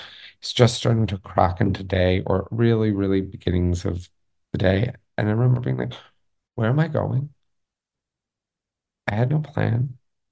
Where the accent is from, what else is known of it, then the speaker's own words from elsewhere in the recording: Los Angeles, California, United States; now in Atlanta, United States; I'm from LA. I'm here from Los Angeles. So I had come out to Atlanta to start a music festival, actually.